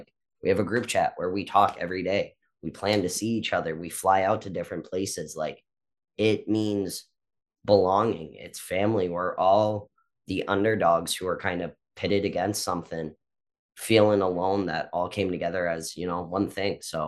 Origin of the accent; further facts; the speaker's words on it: Florida, United States; But especially where I grew up in South Florida on the bus, you know … was playing constantly.